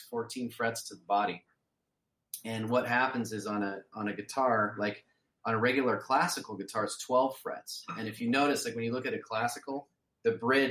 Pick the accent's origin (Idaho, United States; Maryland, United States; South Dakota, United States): Idaho, United States; also born or lived in Seattle; I'm originally from Idaho, and then I went to Seattle in like 20.